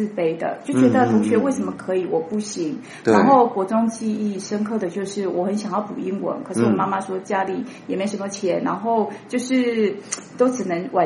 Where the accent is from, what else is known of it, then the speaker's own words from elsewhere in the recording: Penghu County, Taiwan; 好，我可以说是生长在一个农村跟渔村长大的孩子。